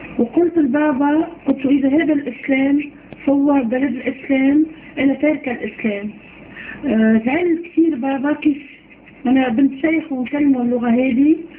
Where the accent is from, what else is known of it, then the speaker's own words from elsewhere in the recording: Tunisia; أنا من تونس. صرت مسيحية حوالي 4 سنوات.